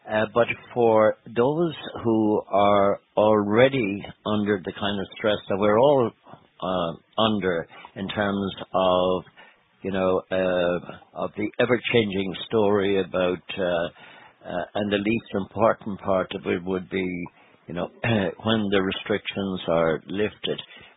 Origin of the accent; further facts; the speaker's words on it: Ireland; again, as Irish people, we are indeed very concerned about